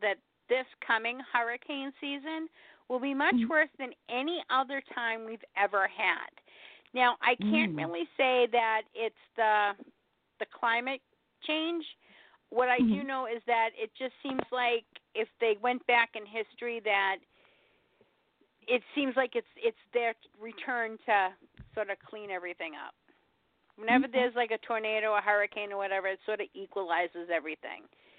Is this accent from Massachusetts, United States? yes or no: yes; Boston, Massachusetts, United States; If it wasn't for the fact that I'm from Boston and I've heard of the Celtics